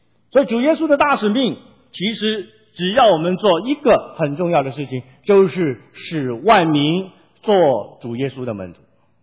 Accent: China; 其实我们中国人应该懂这个入门啊

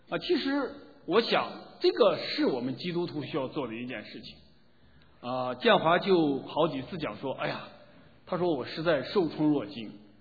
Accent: China; 我们中国人呢，在传统里边，当有一个人家里有一个人去世以后，通常会在家里设一个灵堂。

